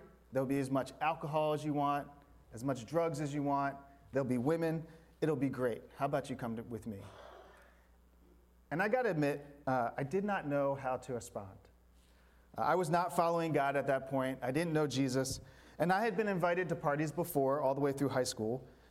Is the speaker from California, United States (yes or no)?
no; Baltimore, Maryland, United States; I grew up in Baltimore, Baltimore, Maryland.